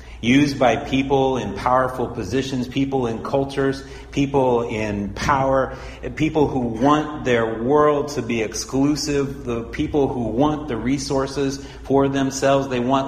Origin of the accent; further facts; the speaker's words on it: St. Louis, Missouri, United States; So I went up and I told the story about growing up in St. Louis and what growing up in St. Louis was like